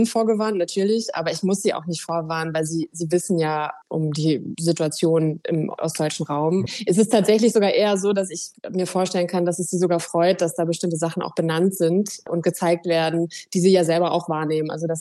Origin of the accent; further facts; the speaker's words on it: Rostock, Mecklenburg-Vorpommern, Germany; Also ich komme ja aus Rostock